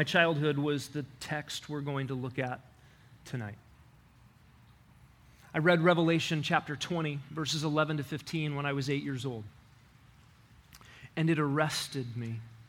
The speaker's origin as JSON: {"language": "English", "region": "Alaska", "country": "United States", "tie": "born or raised there", "said": "My elementary school years, I grew up in Alaska, and I was afraid of three things."}